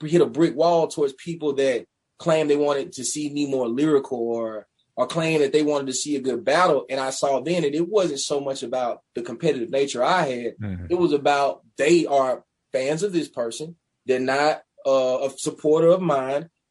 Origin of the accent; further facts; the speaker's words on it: Meridian, Mississippi, United States; man, I'm from Meridian, Mississippi. I'm going to tell my story to the best of my abilities, and wherever that takes me is like, it's still a blessing, you know?